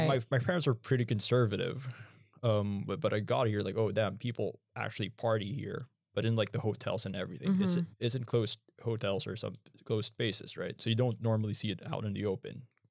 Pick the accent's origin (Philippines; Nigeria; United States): Philippines; for me as a Filipino, since the Philippines is trying to be closer, much closer to Japan given the current security situation in our region.